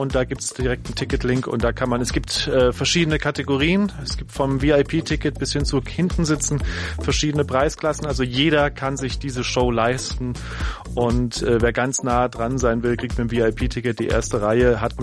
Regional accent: Rilchingen-Hanweiler, Saarland, Germany; Und zwar in meinem Heimatdorf in Rilching in Hannweiler.

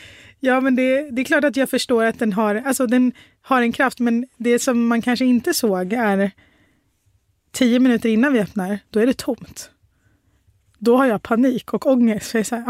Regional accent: Sweden; born there

